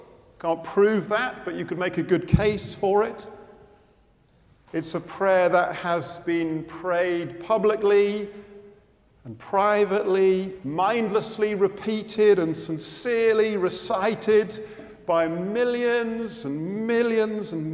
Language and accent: English; South East England, United Kingdom; I grew up in Oxfordshire, not far from Brize Norton, the well-known military air base.